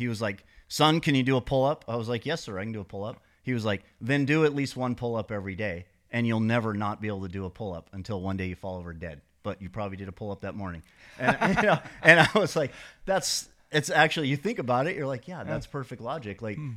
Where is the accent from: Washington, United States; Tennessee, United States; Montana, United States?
Montana, United States; moved away as an adult; So I grew up in Montana, but when I turned about 30, I moved to San Diego